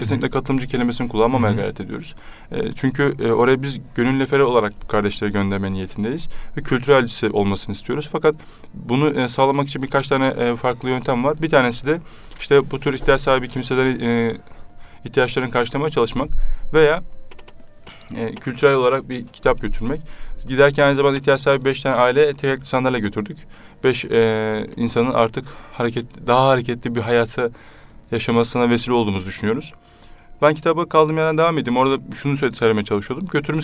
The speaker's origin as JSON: {"language": "Turkish", "region": "Kütahya", "country": "Turkey", "lives_now": "Istanbul, Turkey", "said": "Kütahyalıyım. 3 yıldır İstanbul'da ikamet ediyorum."}